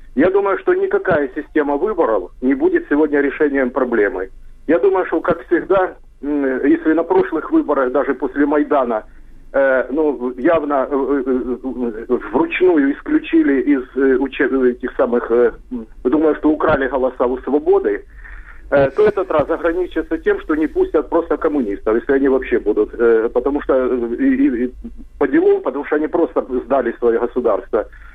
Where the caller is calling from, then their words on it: Dnipropetrovsk, Dnipropetrovsk Oblast, Ukraine; Дніпропетровськ.